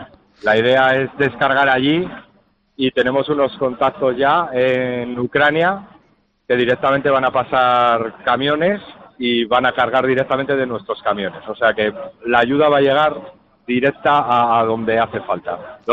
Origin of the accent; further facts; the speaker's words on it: La Rioja, Spain; por ejemplo yo soy riojano y desde La Rioja también ha llegado su granito de arena